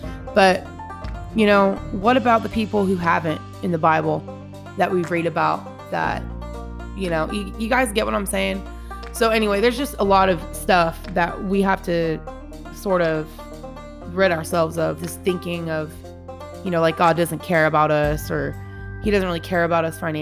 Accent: Washington, United States; I had lived in my home state my whole life, pretty much. I mean, I went down to Oregon a couple times. You know, that's where my stepdad was. And so we lived there in Oregon for a little bit. But, you know, Washington State was my home state

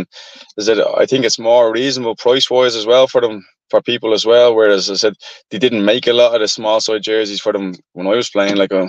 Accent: Tallaght, Leinster, Ireland; I'm from Talla

